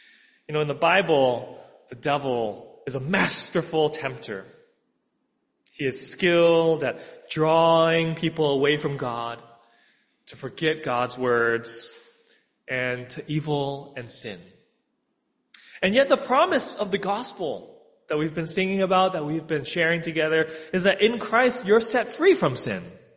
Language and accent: English; Seattle, Washington, United States; also born or lived in Chicago; now in New York City, United States; I was born in Chicago. I grew up in Seattle, and I went to school in upstate New York, and then I've lived in New York City for the last 10 years.